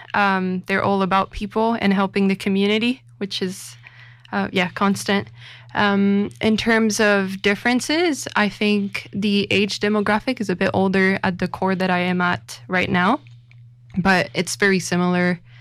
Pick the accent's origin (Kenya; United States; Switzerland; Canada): Switzerland; first language French; English is a second language; Yeah, so I grew up in Switzerland going to the Salvation Army, and my mother tongue is French, actually.